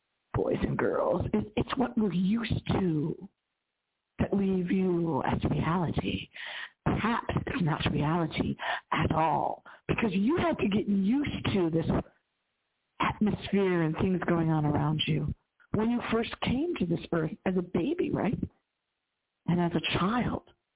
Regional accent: Cleburne, Texas, United States; He was coming to my hometown, Cleburne, and I just said about my Missing Time experience in that area many years ago.

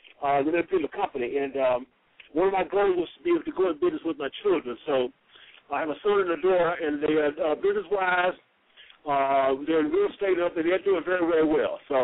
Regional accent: Mississippi, United States; Well, I'm from Mississippi, Mississippi. I went to Tougaloo College and I received a BS degree.

